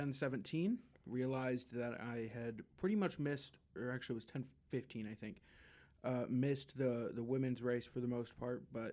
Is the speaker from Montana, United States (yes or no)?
yes; Lewistown, Montana, United States; Sam Fulbright, a senior out of my hometown, Lewistown, Montana, came in at 21st.